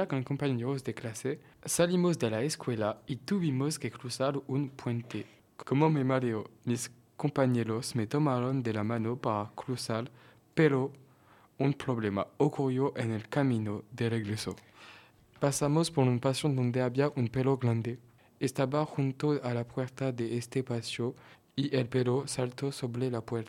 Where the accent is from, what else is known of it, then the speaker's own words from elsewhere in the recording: Brazil; Crecí en Brasil.